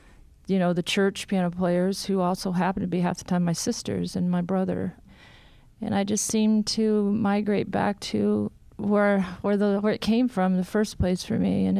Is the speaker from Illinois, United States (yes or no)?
no; California, United States; parents were, you know, in their 50s when they moved to California. So I very much have, even though I grew up in the West, which I you know, have no complaints about.